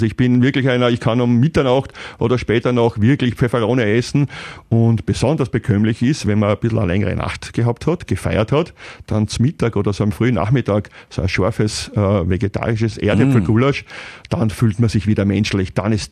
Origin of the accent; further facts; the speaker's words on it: Vienna, Austria; Ich bin ja in Wien zur Schule gegangen.